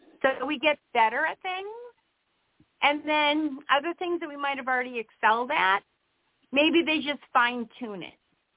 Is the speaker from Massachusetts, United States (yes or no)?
yes; Boston, Massachusetts, United States; She's Canadian. I'm a Bostonian.